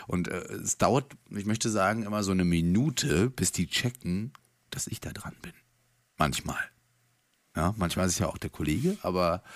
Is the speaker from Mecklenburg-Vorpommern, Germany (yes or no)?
yes; Rostock, Mecklenburg-Vorpommern, Germany; ich komme aus Rostock